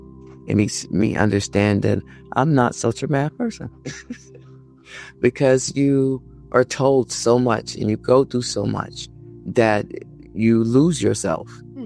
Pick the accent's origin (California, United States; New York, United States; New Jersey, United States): New Jersey, United States; also born or lived in North Carolina; I'm not from North Carolina. I'm from New Jersey. I lived there because that's where my dad went.